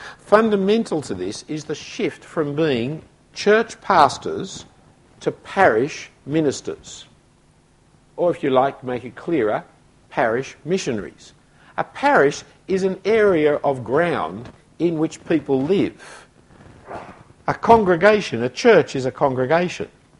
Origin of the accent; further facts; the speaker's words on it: Sydney, New South Wales, Australia; every child went to Sunday school except those who went to Saturday school because I grew up in Bellevue Hill.